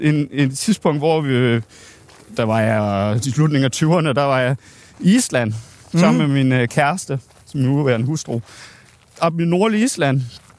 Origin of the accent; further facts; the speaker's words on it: Region of Southern Denmark, Denmark; Jeg er fra Fyn.